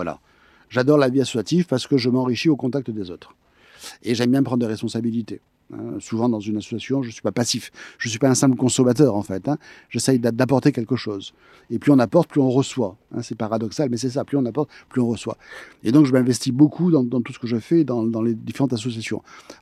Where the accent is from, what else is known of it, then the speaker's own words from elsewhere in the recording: Carthage, Tunisia; born there; C'est mon père qui est né en Sicile, qui est allé ensuite en Tunisie. Voilà, je suis né à Carthage en Tunisie.